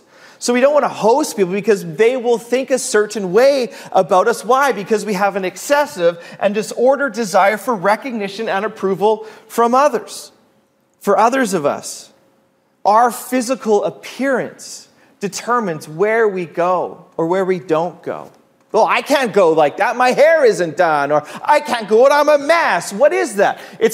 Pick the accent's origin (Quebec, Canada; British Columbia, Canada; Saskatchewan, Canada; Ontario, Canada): British Columbia, Canada; Kelowna; also born or lived in Burnaby; In grade 6, I moved from Burnaby to Kelowna. It was a grade 6.